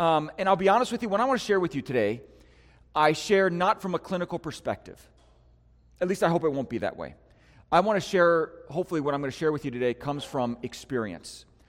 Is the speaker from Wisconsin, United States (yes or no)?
yes; Milwaukee, Wisconsin, United States; moved away; I'm not originally from there. I'm a Midwestern guy. I'm from Wisconsin originally, so Milwaukee area.